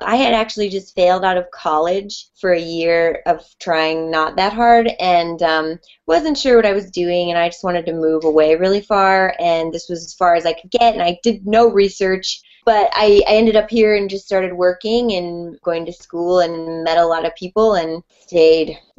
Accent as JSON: {"language": "English", "region": "Michigan", "country": "United States", "said": "No, I'm not. I'm from Michigan, actually."}